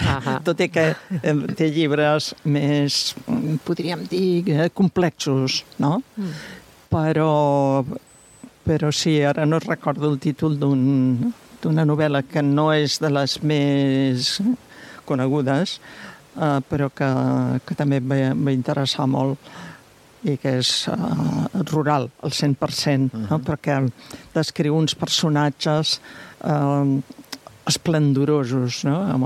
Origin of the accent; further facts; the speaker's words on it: Catalonia, Spain; com que jo soc de poble, soc del Pallars, aquestes autores que han viscut també en zones rurals